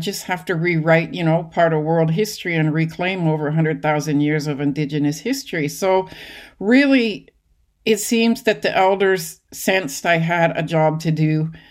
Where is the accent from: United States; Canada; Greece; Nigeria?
Canada; Lillooet, British Columbia; also born or lived in Whitehorse / Vancouver / Rossland / Ashcroft; We lived in Vancouver, actually, for a few years, until I was five, and then Rossland, Ashcroft. And I consider Lillooet, British Columbia, my hometown. It's along the Fraser River, sort of in northern central BC.